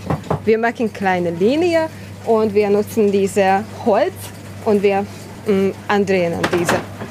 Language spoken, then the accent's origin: German; Budapest, Hungary; German is a second language; Wir kommen aus Ungarn, Budapest.